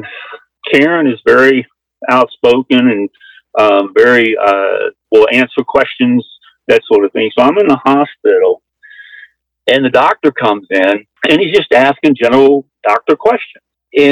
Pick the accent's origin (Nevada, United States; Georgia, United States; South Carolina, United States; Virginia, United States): Virginia, United States; Richmond; I'm 55 years old, and I'm from Richmond, Virginia.